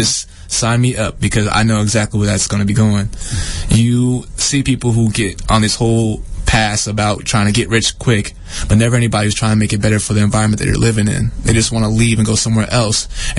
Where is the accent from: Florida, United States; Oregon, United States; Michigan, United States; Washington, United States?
Washington, United States; Seattle; also born or lived in Dallas / Vallejo; Actually, I was born in Dallas, Texas. I moved up from Vallejo, California to Seattle, Washington. Graduated high school out there